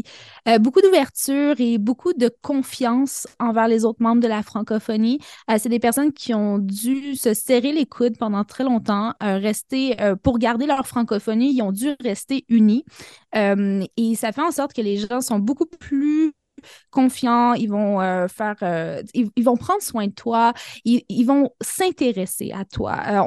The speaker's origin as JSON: {"language": "French", "region": "Quebec", "country": "Canada", "said": "moi, je viens de la vallée de la Matapédia qui est très proche du Nouveau-Brunswick"}